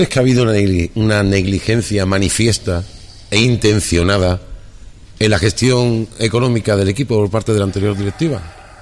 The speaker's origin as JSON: {"language": "Spanish", "town": "Jerez", "region": "Andalusia", "country": "Spain", "said": "Es que somos de Jerez, ¿te has dado cuenta?"}